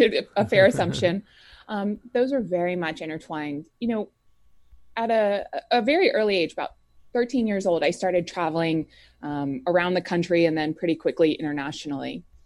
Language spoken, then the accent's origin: English; Washington, D.C. area, United States; I grew up in the suburbs with two older siblings, an older sister, older brother, wonderful parents. We were raised in the Catholic faith.